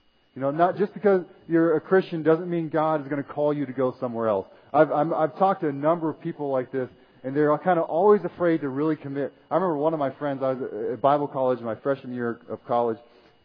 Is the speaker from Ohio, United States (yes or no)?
yes; Ohio, United States; we're all living where we were born and raised in Ohio